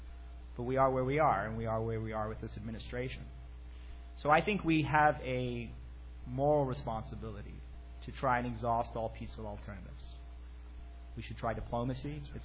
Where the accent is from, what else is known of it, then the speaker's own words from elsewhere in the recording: Canada; also born or lived in South Africa; I was born in South Africa, and while I was very young when I came here, I grew up in a pretty vibrant South African community in Canada.